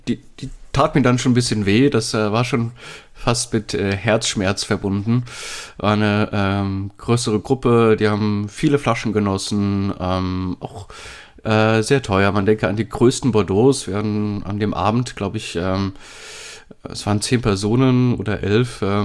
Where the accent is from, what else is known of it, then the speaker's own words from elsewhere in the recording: Frankfurt, Hesse, Germany; aber ich komme ja aus Frankfurt und im Rheingau ist ja auch so eine Fasching, so eine Partyhochburg